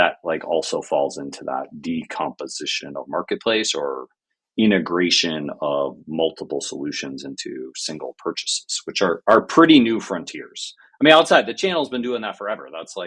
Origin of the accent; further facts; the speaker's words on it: Buffalo, New York, United States; I'm from Buffalo, New York. There's not a ton of companies here, especially when you work in tech.